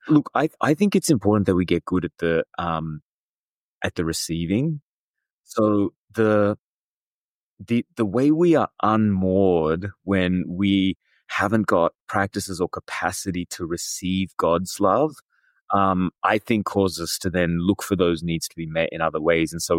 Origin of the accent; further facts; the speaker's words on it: Australia; In the culture I grew up in Australia